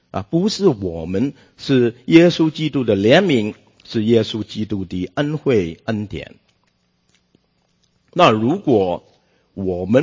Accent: Guangdong, China; 牟利呀，我广东人就说蚝就是蚝

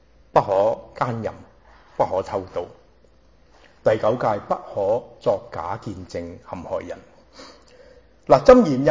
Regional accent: Hong Kong; born there; 我的太太呢就是广东人，在香港出世。我呢就是上海人，在香港出世。

